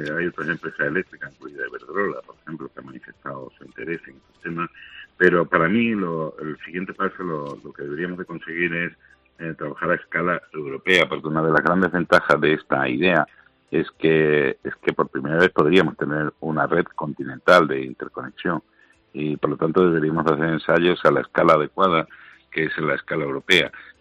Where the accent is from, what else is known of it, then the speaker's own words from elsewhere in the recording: Spain; yo soy español y europeo